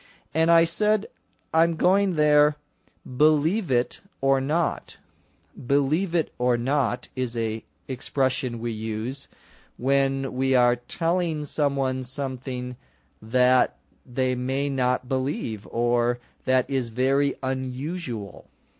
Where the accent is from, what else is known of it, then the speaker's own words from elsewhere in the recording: Minnesota, United States; since I was born and raised or grew up in Minnesota, it is my home state. It is the state where I was born.